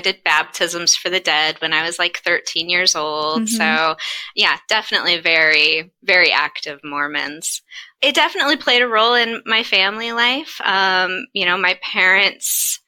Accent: Arvada, Colorado, United States; Yeah, I grew up in Arvada, Colorado.

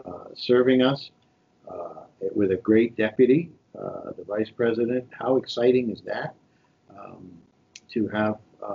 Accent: New York, United States; I was looking at a magazine article about a guy running for mayor in New York, my hometown, and I decided I wanted to vote for that candidate.

